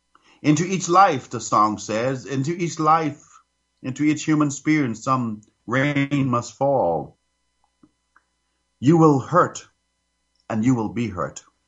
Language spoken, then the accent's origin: English; Bahamas; when I was a kid growing up in the Bahamas.